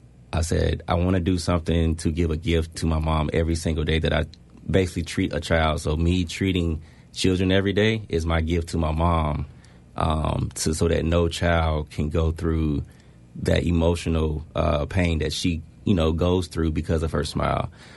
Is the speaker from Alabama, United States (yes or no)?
yes; Monroeville, Alabama, United States; So, I'm from Monroeville, Alabama. If you've never heard of it, it's home of the To Kill a Mockingbird. That is my hometown.